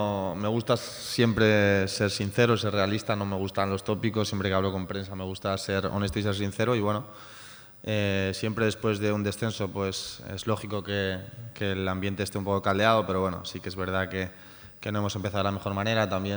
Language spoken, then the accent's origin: Spanish; Valladolid, Castile and León, Spain; now in Cádiz, Spain; De Valladolid.